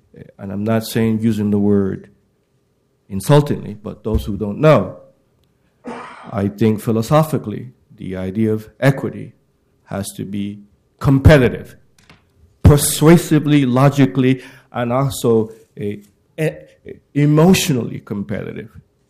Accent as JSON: {"language": "English", "town": "Brooklyn", "region": "New York", "country": "United States", "lives_now": "Portland, United States", "said": "I'm new to your city. I'm from Brooklyn, New York."}